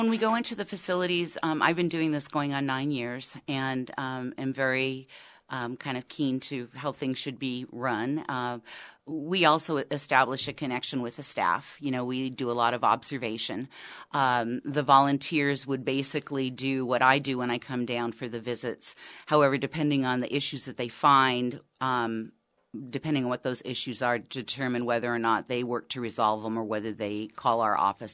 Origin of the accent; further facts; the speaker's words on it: Alaska, United States; I'm thrilled about because I'm from Southeast Alaska.